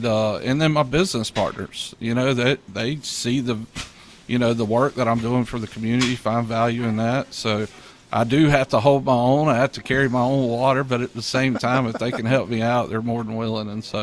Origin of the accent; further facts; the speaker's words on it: Greenville, South Carolina, United States; now in Rock Hill, United States; So born and raised in South Carolina in Greenville, moved up to this region in 2009